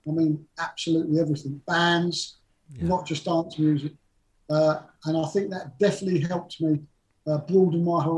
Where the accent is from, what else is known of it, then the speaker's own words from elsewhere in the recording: Greenwich, London, United Kingdom; My mum's best friend, we grew up in Greenwich.